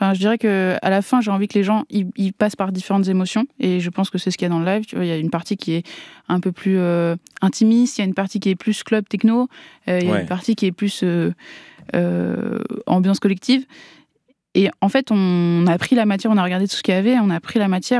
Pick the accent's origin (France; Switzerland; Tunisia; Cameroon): France; Strasbourg, Grand Est; je pense que j'aurais pas été la même personne si j'avais pas grandi à Strasbourg.